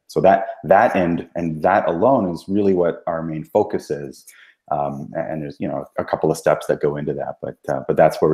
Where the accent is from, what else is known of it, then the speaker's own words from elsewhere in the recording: Canada; another Canadian is taking the mic. But I'm from the same town actually as my friend and podcast guest of yours, Jenny Mitchell.